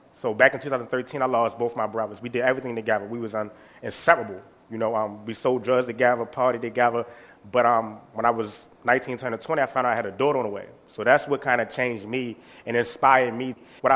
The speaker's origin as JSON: {"language": "English", "town": "Baltimore", "region": "Maryland", "country": "United States", "tie": "born or raised there", "said": "born and raised in West Baltimore. Lived there all my life, never lived anywhere else."}